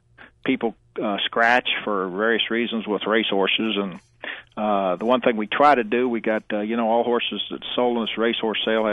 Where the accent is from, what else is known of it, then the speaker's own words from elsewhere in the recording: Kentucky, United States; also born or lived in California; I was in California for about 17 years prior to that, and I've been back here, which I'm from Kentucky, so it's a kind of a homecoming